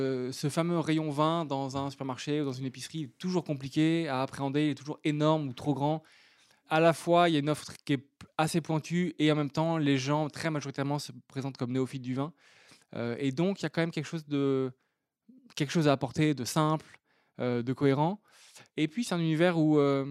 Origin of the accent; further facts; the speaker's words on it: Le Havre, Normandy, France; now in Lyon, France; Je viens du Havre.